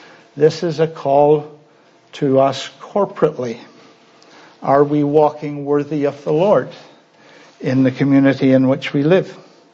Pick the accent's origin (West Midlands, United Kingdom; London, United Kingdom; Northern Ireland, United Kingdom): Northern Ireland, United Kingdom; When I grew up in Northern Ireland, we still were under the influences of revival from 1859 and from the 1930s.